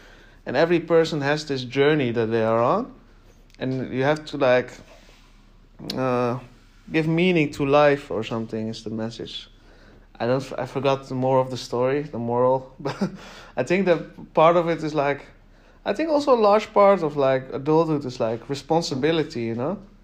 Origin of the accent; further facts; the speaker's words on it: Netherlands; I know Islam, Christianity, and Judaism mostly. And some atheist thoughts because I was raised in the Netherlands.